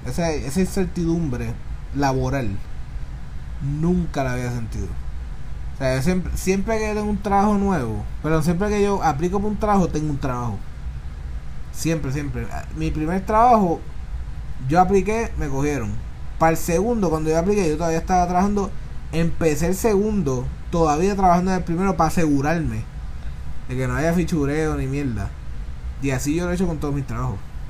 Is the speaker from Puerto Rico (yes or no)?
yes; Puerto Rico; now in Florida, United States; hasta cuando yo vine de Puerto Rico para acá, para Florida